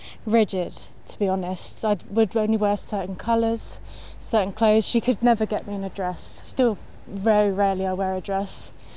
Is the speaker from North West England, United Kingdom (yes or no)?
no; Maidenhead, South East England, United Kingdom; now in London, United Kingdom; I grew up in Maidenhead in Berkshire. It's a small village with farms everywhere. And then moved to the town, still pretty much farms everywhere as well. So I grew up with a lot of greenery around me.